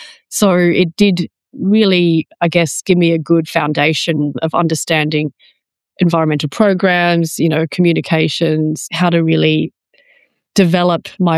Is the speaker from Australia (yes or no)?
yes; Perth, Western Australia, Australia; moved away as an adult; also born or lived in United Kingdom; now in Narromine, Australia; it was really a massive learning curve for me to be suddenly living on a farm after growing up in Perth and working and living in the UK with John for about 5 years. We moved in about 2011 to the farm, 2,500 hectares in Narromine.